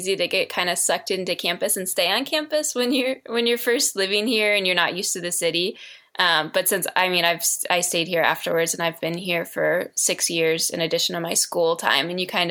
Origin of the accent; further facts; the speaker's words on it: Valparaiso, Indiana, United States; Yeah. So I grew up in a small town in Indiana. We lived about an hour from Chicago.